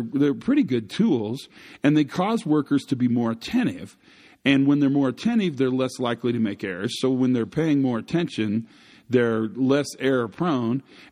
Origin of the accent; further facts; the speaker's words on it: Kansas, United States; And I know I'm from Western Kansas. I grew up in Kansas, which was a great place to grow up. I got no complaints.